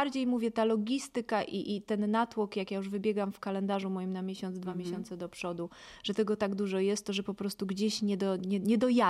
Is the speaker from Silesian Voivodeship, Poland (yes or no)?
yes; Katowice, Silesian Voivodeship, Poland; To w ogóle moje rodzinne miasto. Ja naprawdę tak bardzo się cieszyłam, że mamy tego Sylwestra w tych Katowicach.